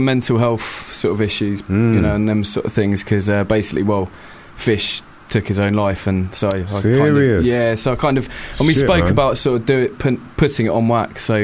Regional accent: Crawley, South East England, United Kingdom; Crawley. Which is just some bum old town like south

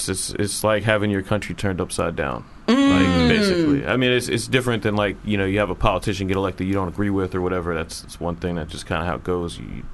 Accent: New York, United States; Well, for the week, I'm from New York.

